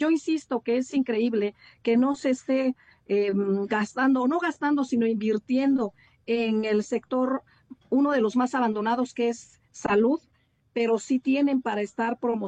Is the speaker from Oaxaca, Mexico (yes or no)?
yes; Oaxaca, Mexico; Como oaxaqueños, necesitábamos o necesitamos espacios como estos